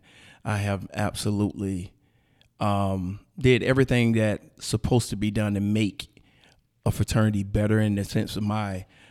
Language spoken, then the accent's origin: English; Decatur, United States; But do not get it twisted. I'm from Decatur, folk.